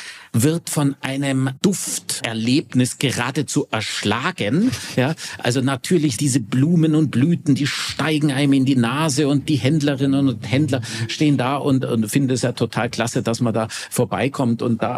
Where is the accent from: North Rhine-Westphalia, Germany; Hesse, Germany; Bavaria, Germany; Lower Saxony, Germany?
Bavaria, Germany; ich komme aus Bayern